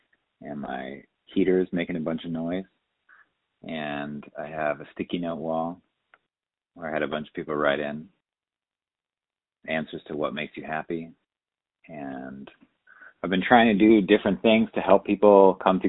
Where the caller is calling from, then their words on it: New York, United States; Hi, I'm calling from New York, and I've been thinking a lot about what to say